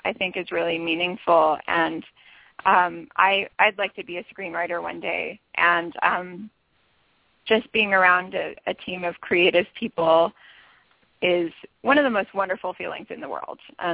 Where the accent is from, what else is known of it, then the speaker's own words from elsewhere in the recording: St. Louis, Missouri, United States; Well, I was originally, I'm from St. Louis, but I go to Belleville all the time.